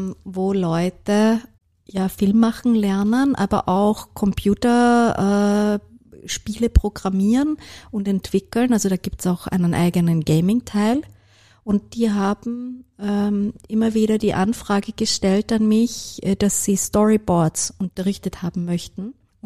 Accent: Vienna, Austria; born or raised there

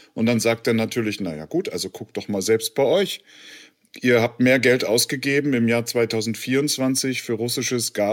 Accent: Germany; auch wenn das gerade als Deutscher so ein bisschen kontraintuitiv ist

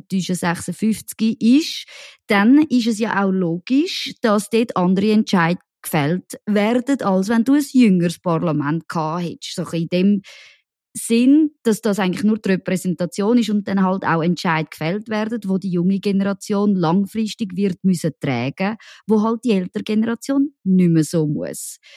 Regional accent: Zurich, Switzerland; wo ich halt zum Beispiel als Zürcherin konsequent von Appenzell, Innerrhoden, Uri und Konsorten überstimmt werde.

